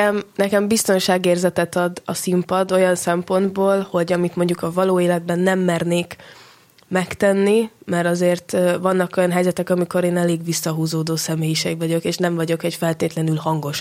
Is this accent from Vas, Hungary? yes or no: no; Pécs, Baranya, Hungary; now in Budapest, Hungary; de nyilván Pécset nőttem fel, ott töltöttem a gyerekkoromat. Most pedig már 4. éve Budapestet is az otthonomnak mondom, mert hiszen éjjel-nappal az egyetemi elfoglaltságok miatt ott vagyok, és oda költöztem. Úgyhogy most már 3 otthonom is van így 22 éves koromra.